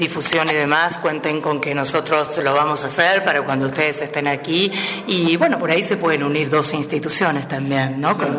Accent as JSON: {"language": "Spanish", "region": "Buenos Aires", "country": "Argentina", "said": "Yo soy porteña, ojo."}